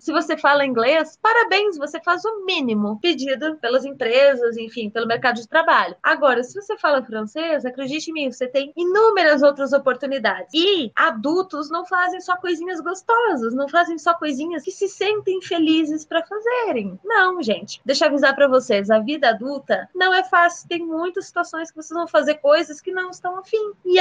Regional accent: Rio Grande, Rio Grande do Sul, Brazil; born there; vindo de Sucupira City, que é da onde eu nasci, de fato. É Rio Grande, na verdade, mas é a mesma ideia.

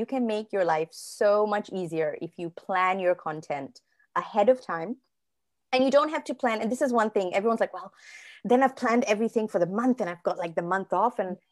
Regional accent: Singapore; And also for me as a Singaporean, I was like, oh my God, that's incredible.

